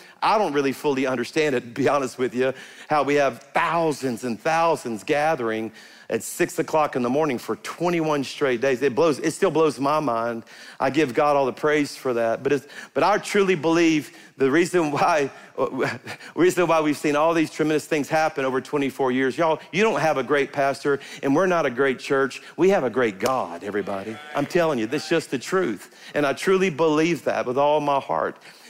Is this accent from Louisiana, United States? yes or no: yes; Baton Rouge, Louisiana, United States; I grew up in Baton Rouge on the Mississippi River